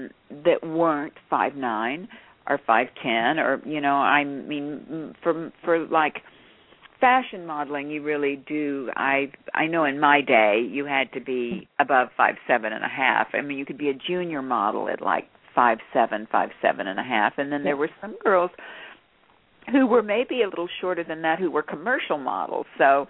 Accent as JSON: {"language": "English", "region": "Texas", "country": "United States", "said": "even though I came from Texas and didn't, you know, and came up there by myself and I was very young, I was pretty independent."}